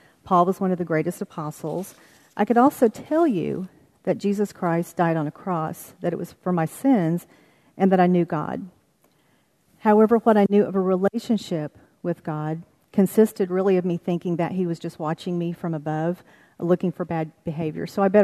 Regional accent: Oklahoma, United States; born there; now in Texas, United States; And although I've been in Texas for 39 years, I was born in Oklahoma, and I'm still an Okie at heart.

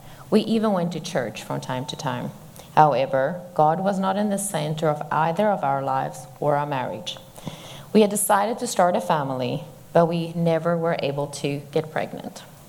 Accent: South Africa; born there; I was born in South Africa to parents who were married for 34 years.

